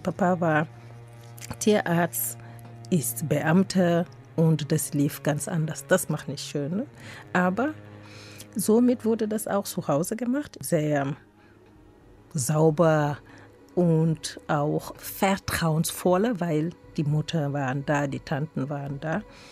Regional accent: Senegal; moved away as an adult; now in Frankfurt, Germany; Ich komme aus dem Senegal und ich lebe in Frankfurt seit jetzt fast 30 Jahren. Ich bin als Studentin hier gekommen, wie das immer so anfängt, und dann bin ich geblieben.

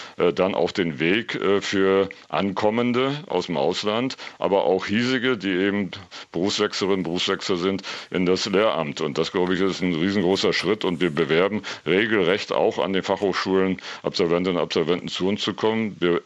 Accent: Thuringia, Germany; Bei uns in Thüringen sind es eben Erfurt, Weimar, ist alles nicht so groß, die Städte

